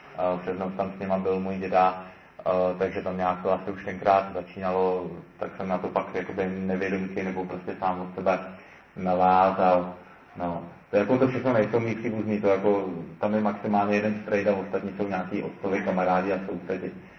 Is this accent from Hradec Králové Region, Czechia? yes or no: yes; Náchod, Hradec Králové Region, Czechia; jsem z Náchoda, polsky jsem se dobrovolně naučil, protože to považuji za užitečný